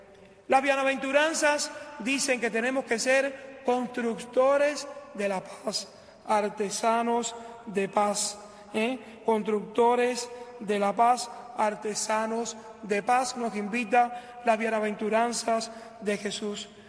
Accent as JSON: {"language": "Spanish", "country": "Cuba", "moved": "yes", "said": "yo vengo de Cuba"}